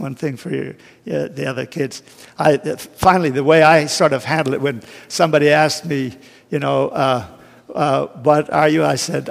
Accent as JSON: {"language": "English", "town": "Fredericton", "region": "New Brunswick", "country": "Canada", "tie": "born or raised there", "said": "in my hometown of Fredericton"}